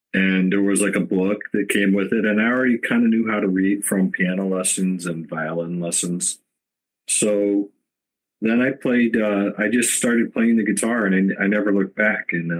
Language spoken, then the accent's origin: English; Chicago, Illinois, United States; also born or lived in Cincinnati; Well, I originally from Cincinnati, and I grew up near Chicago.